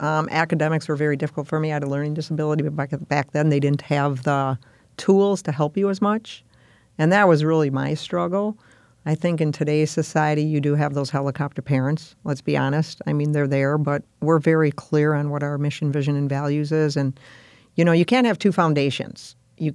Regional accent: Milwaukee, Wisconsin, United States; I would say growing up in Milwaukee, I was probably one of very few girls in the neighborhood

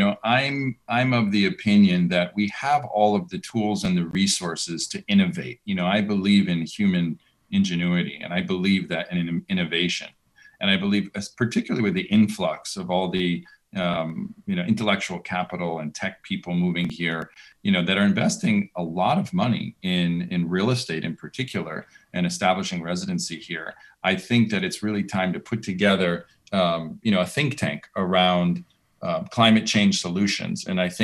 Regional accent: Miami, Florida, United States; It's a pleasure to be here with you in my hometown of Miami.

